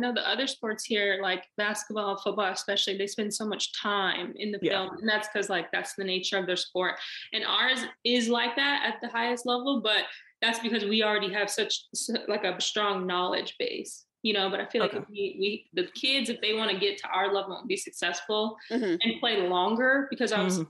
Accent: Palmdale, California, United States; I was in the car because I'm from Palmdale

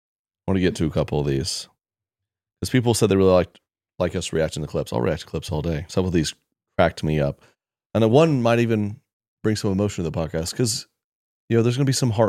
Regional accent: Oklahoma, United States; I come from Oklahoma. The streets, bro. The trenches. I come from the trenches.

